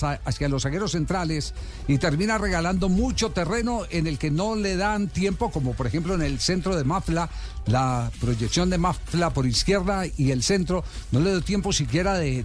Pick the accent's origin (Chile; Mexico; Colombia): Colombia; Caldas; Le pongo el mejor ejemplo, el equipo de mi tierra, el Once Caldas, campeón de Copa Libertadores de América